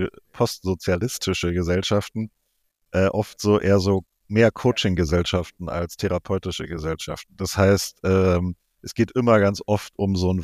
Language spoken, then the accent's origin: German; East Germany, Germany; ich bin teilweise in der DDR noch groß geworden.